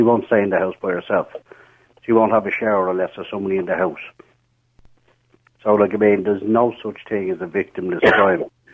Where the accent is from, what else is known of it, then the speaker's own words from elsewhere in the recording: Clonsilla, Leinster, Ireland; Like, I mean, I'm from the Clonsilla area.